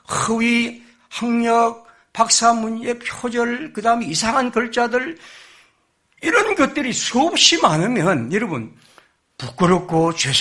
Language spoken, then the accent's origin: Korean; South Korea; 저는 제가 한국인이란 그런 것이 너무나 마음이 참 아픕니다